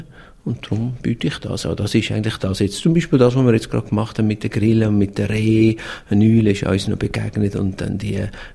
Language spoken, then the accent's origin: German; Glarus, Switzerland; Ich komme aus dem Glarnerland. Ich habe einen intensiven Bezug zur Natur und zur Bergwelt bekommen, einfach rein schon, dass ich dort geboren bin.